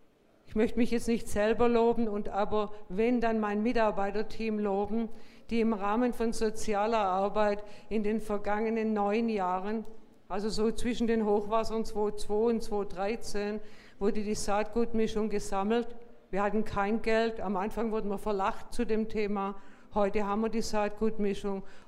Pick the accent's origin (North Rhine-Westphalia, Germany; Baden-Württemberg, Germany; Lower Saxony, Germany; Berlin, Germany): Baden-Württemberg, Germany; now in Klosterbuch, Germany; ich komme aus Baden-Württemberg, aus der Landwirtschaft.